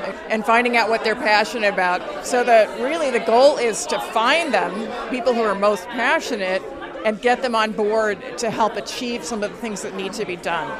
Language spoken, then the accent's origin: English; Liverpool, North West England, United Kingdom; I don't live in Liverpool any longer. I live in Halifax. But when people find out I'm from Liverpool